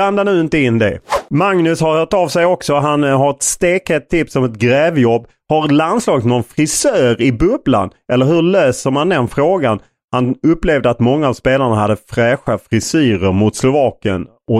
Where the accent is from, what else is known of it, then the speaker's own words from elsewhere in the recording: Skåne, Sweden; jag är ju från Skåne och håller på Landskrona.